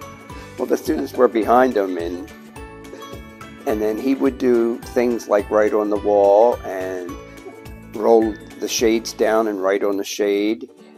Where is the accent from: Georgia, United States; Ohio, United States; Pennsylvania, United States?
Pennsylvania, United States; Mount Airy; Yes, I grew up down here in Mount Airy, which is about a mile down the road